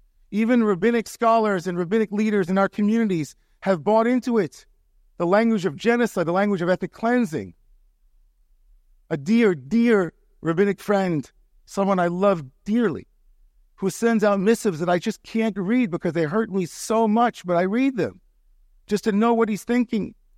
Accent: United States; So the least I can do as an American Jew is to show up in Israel.

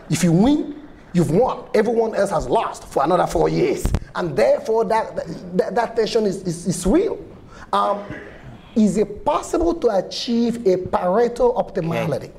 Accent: Nigeria; the primary drag on politics in my sub-region, and I'm coming from Nigeria where there's a lot of fear of intimidation

